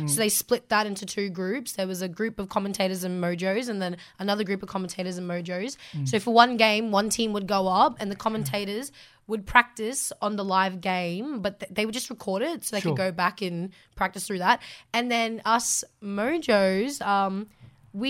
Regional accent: Cairns, Queensland, Australia; Born and raised in Cairns, but, Torres Strait Islander, Aboriginal girl, of course, proud of it.

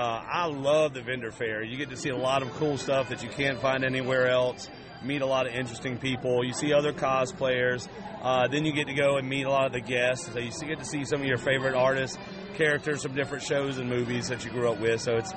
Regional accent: Mobile, Alabama, United States; Well, we travel because we come from Mobile, and it's only an hour away.

